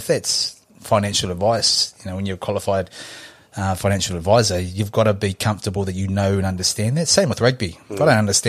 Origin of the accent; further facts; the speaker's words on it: Samoa; born there; So I was born in Samoa.